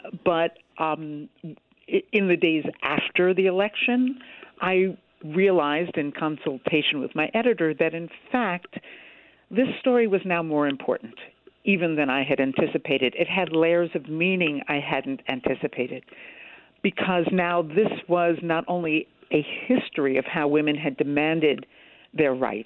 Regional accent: United States; Well, I realized as an American woman that I didn't know how women had won the vote.

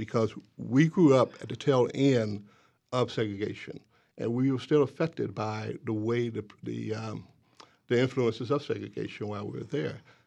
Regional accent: Selma, Alabama, United States; Well, I'm born and raised in Selma

